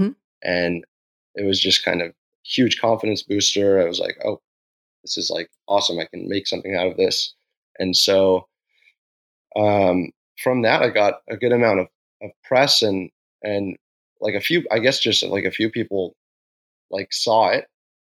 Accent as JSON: {"language": "English", "town": "San Diego", "region": "California", "country": "United States", "said": "I come from San Diego, and my everyday is based around surfing in the waves."}